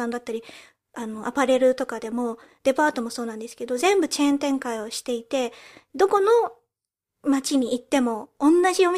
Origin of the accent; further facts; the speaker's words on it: United Kingdom; also born or lived in Japan; 日本生まれイギリス育ちの私たちがロンドンからお送りする